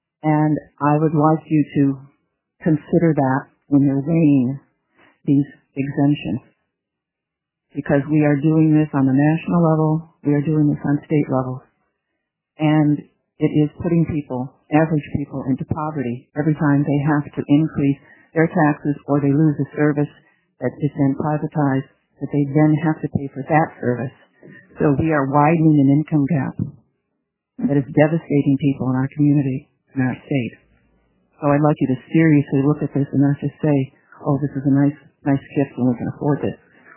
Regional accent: Salem, Oregon, United States; from Salem.

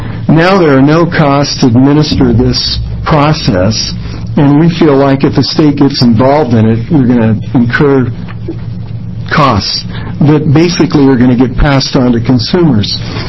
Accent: Corvallis, Oregon, United States; I'm from Corvallis, and we have bottling businesses in Medford, Corvallis, and Tillamook, Oregon

